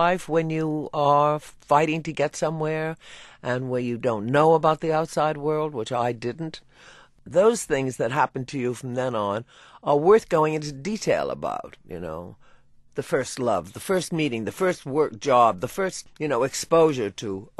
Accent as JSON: {"language": "English", "region": "New York", "country": "United States", "said": "I'm a New Yorker, you know, surrounded by tall buildings."}